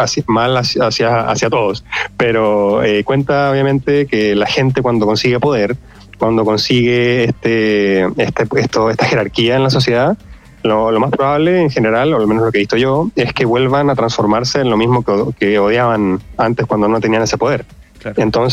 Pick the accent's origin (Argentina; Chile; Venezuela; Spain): Chile; Como chilenos, yo creo que siempre tenemos una identidad súper marcada.